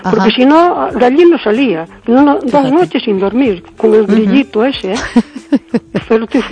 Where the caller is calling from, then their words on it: Cespón, Galicia, Spain; de Cespón.